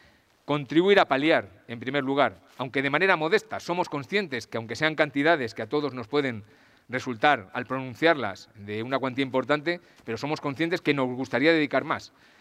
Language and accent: Spanish; Valdepeñas, Castilla-La Mancha, Spain; podríamos hablar también del pintor valdepeñero, ya que soy de Valdepeñas